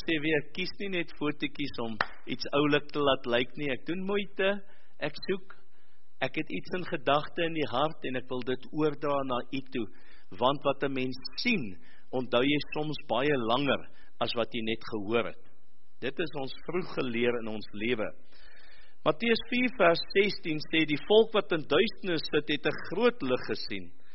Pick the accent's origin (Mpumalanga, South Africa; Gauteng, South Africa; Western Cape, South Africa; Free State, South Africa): Western Cape, South Africa; accent: Cape dialect; Dis amper soos my dialek. My dialek kom uit die Kaap uit.